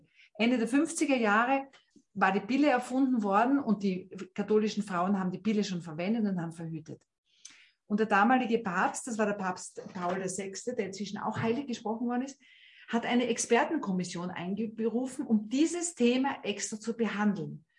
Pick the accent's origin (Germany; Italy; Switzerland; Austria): Austria; Styria; Das ist hier bei uns in der Steiermark, in der Nähe von Graz.